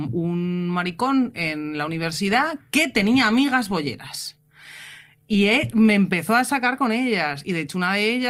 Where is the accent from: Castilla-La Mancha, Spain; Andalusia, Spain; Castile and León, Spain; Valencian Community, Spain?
Castile and León, Spain; Ávila; A mí lo que me pasó es que yo soy de Ávila. Entonces, en Ávila, pues... me encanta que la gente se descoja.